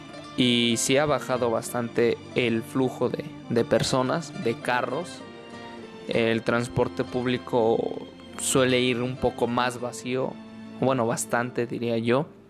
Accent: State of Mexico, Mexico; realmente no vivo allá, yo soy del Estado de México, pero voy muy seguido a lo que es la ciudad.

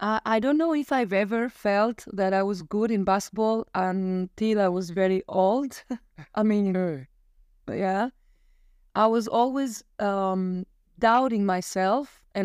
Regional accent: Goumenissa, Central Macedonia, Greece; English is a second language; Somewhere there, but a very small place, more like a town. The name is Goumenissa, which is my hometown and I love very much.

